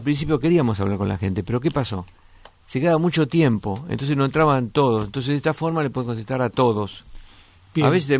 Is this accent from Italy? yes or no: yes; Basilicata, Italy; Spanish is a second language; o como yo que soy de Basilicata